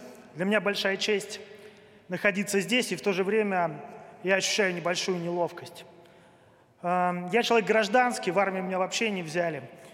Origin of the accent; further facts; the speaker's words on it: Smolensk, Smolensk Oblast, Russia; но я, как россиянин, как смолянин, хочу сказать слова благодарности Донбассу.